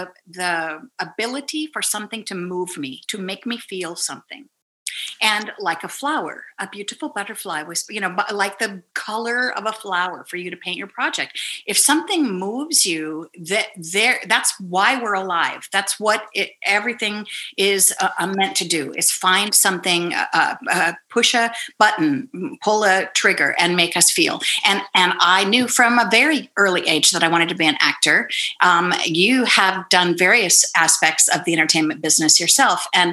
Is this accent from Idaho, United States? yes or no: no; Scottsdale, Arizona, United States; because I grew up in Scottsdale and it was cool inside